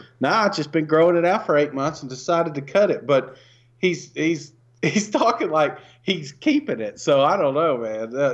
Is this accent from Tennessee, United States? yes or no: yes; Tennessee, United States; You know, I grew up in East Tennessee.